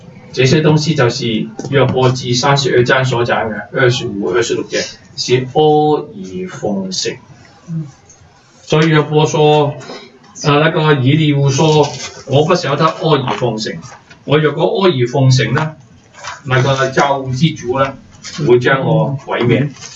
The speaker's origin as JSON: {"language": "Chinese", "country": "China", "said": "我们是中国人，有这个福气"}